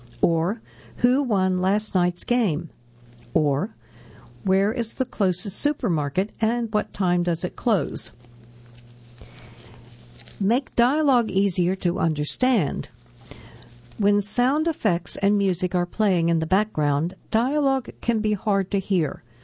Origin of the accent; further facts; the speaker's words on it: Mississippi, United States; And I'm from Mississippi. We elect every judge down there, and most states do that.